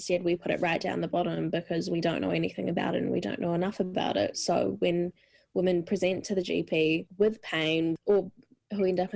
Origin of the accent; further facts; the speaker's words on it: Tauranga, Bay of Plenty, New Zealand; I'm from Tauranga, but I whakapapa back to Ngāti Wai and sort of up north area